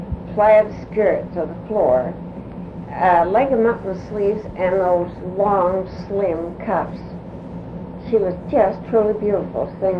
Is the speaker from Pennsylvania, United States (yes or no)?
no; Castle Hill, Maine, United States; I was born on the Old State Road in Castle Hill.